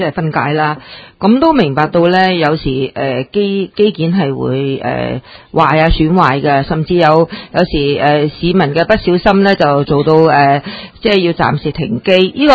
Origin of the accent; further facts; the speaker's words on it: Hong Kong; 人体同埋我哋香港人即系好多种人噶嘛